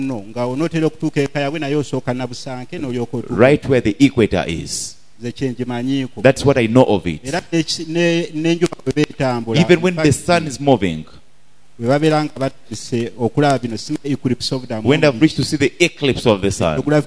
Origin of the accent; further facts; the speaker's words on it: Kayabu, Uganda; English is a second language; I'm from Kayabu in Uganda.